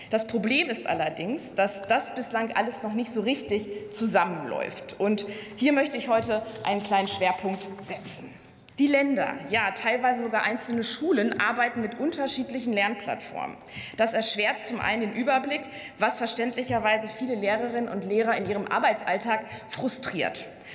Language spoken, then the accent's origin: German; Lower Saxony, Germany; Einige Bundesländer, wie zum Beispiel mein Heimatbundesland Niedersachsen